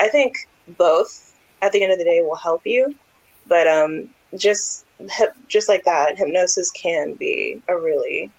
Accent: Nashville, Tennessee, United States; Yes. Born and raised in Nashville.

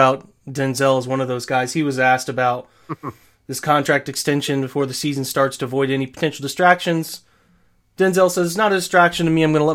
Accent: Cleveland, Ohio, United States; I am from Cleveland.

